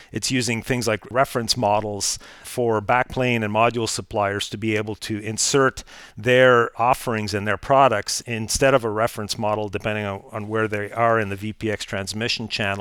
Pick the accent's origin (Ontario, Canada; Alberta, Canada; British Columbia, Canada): Ontario, Canada; Ottawa; my hometown of Ottawa